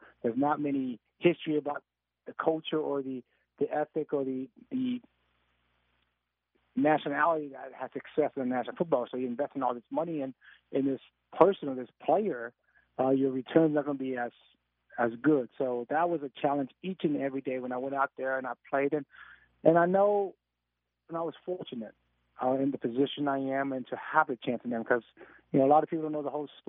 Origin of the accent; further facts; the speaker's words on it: Kalamazoo, Michigan, United States; also born or lived in Fort Chaffee, Arkansas; I was born in Fort Chaffee, Arkansas, and then we moved to Kalamazoo 6 months earlier.